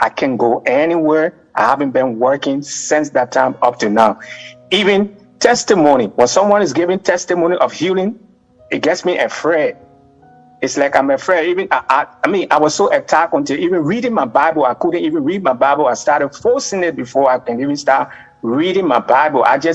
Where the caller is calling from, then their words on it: Fort Worth, Texas, United States; I'm calling from Fort Worth, Texas.